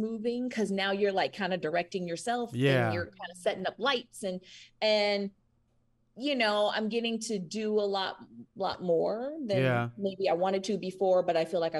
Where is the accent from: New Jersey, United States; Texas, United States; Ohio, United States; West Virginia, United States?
Ohio, United States; Cincinnati; I'm originally from Cincy.